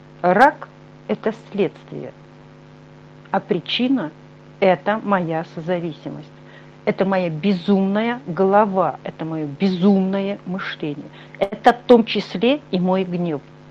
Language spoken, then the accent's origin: Russian; Saint Petersburg, Russia; Я сама из Питера, и я лежала в очень знаменитой больнице.